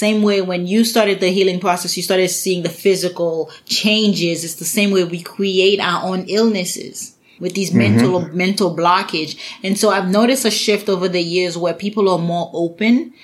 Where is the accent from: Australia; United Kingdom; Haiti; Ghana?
Haiti; I remember growing up, I grew up in Haiti